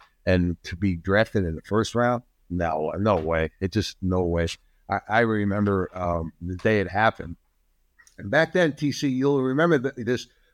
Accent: Brooklyn, New York, United States; And you know, growing up in Brooklyn, you know, we didn't have much. I mean, we had 5 people living in a 3-room apartment

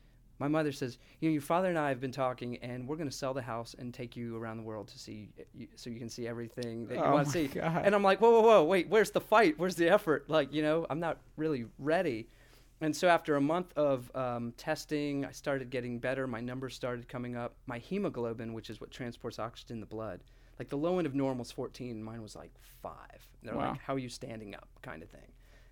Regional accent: Jacksonville, Florida, United States; So I grew up in Jacksonville. I went to University of Georgia, and because my twin brother was going to Georgia Tech.

